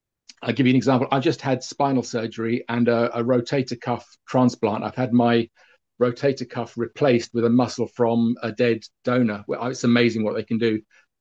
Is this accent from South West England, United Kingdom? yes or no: no; London, United Kingdom; born there; I was born in London, England, 7 minutes after my twin brother